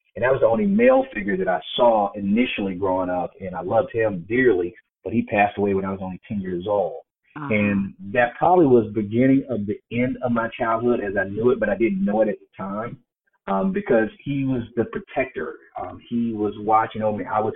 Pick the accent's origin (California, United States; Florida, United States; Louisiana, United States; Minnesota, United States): Florida, United States; Miami; Well, I'm not from the actually South Beach part of it, but I was from Miami.